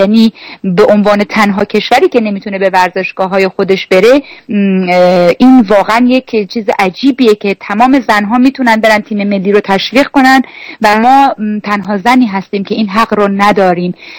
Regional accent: Iran; moved away; همیشه به عنوان یک ایرانی همیشه قلبم برای ایران و همیهنانم می زنه، و درسته که اینجا زندگی، شرایط زندگی فراهمه، ولی ما هیچ وقت از اونها جدا نیستیم.

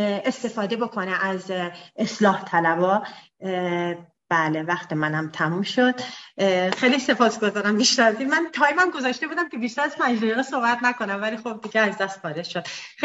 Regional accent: Iran; moved away; از ایران مهاجرت کردیم زدیم بیرون

